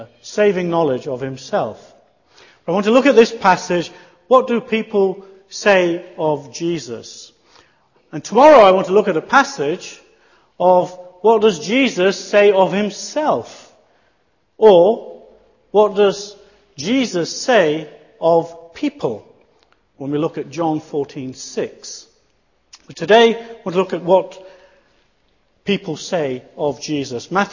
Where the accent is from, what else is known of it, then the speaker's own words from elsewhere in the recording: Leicester, East Midlands, United Kingdom; I come from Leicester, and I am surrounded by Hindus, Muslims, Sikhs, atheists, all sort. Half of my family are Christian, half are still very devout and staunch Hindus.